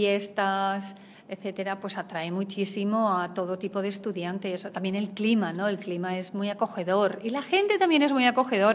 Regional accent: Alicante, Valencian Community, Spain; Yo soy de Alicante.

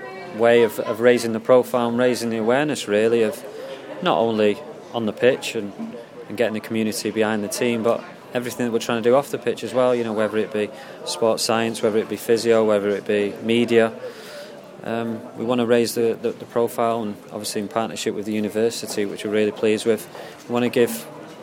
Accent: Salford, North West England, United Kingdom; I grew up in Salford.

